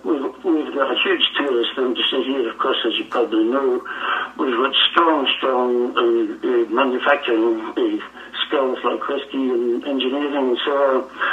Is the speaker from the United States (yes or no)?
no; Scotland, United Kingdom; No, no, I must admit, not as a younger man. I had no interest in politics as a young man.